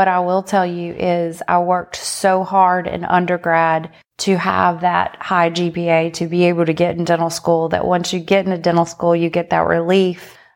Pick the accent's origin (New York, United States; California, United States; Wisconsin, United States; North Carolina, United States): North Carolina, United States; Bath; In Eastern North Carolina, in a small town called Bath.